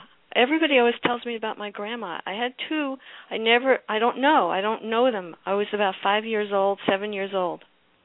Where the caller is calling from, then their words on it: Florida, United States; I'm from Florida